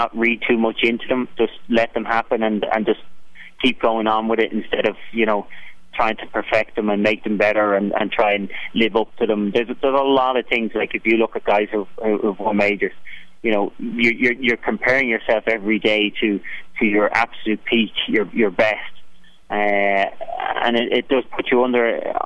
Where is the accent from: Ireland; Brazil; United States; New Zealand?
Ireland; growing up in Ireland